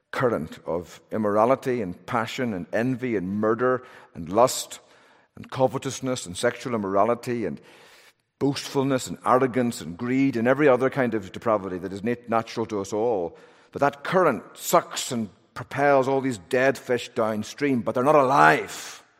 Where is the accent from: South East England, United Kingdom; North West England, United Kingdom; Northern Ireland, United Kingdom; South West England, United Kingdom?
Northern Ireland, United Kingdom; Belfast; a real taste of my childhood growing up in Belfast.